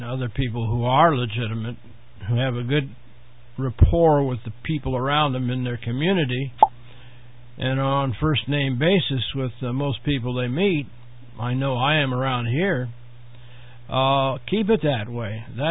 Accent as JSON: {"language": "English", "town": "Warsaw", "region": "Indiana", "country": "United States", "tie": "born there", "said": "even though I was born here in Warsaw, Indiana."}